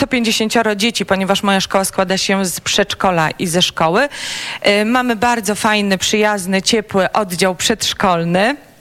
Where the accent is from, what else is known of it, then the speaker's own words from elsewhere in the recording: Ładzyń, Masovian Voivodeship, Poland; Tak, ja jestem rodowitą Ładzynianką, reprezentuję nie tylko oświatę, ale również wieś Ładzyń, która leży tak jakby na początku Stanisławowa albo na końcu